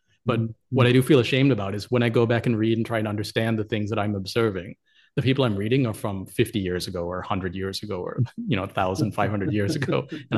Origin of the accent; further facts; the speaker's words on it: United States; And I grew up in the 90s in America, right? Which was kind of like peak America.